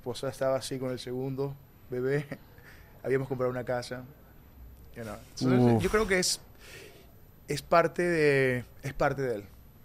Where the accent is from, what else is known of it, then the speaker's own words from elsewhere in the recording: Tovar, Mérida, Venezuela; Yo crecí en Tovar, Estado Mérida. Es un pueblito de los Andes. Estamos a una hora de la ciudad. Y la ciudad también es pequeña.